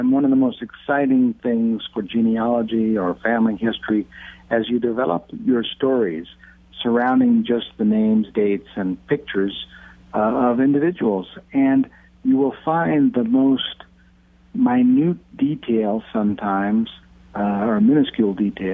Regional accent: California, United States; I am a person from California

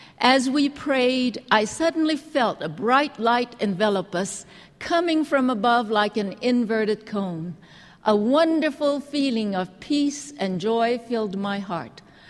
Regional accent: Hawaii, United States; When I was growing up on the Big Island of Hawaii, all of us kids used to keep a piece of string like this handy to play with.

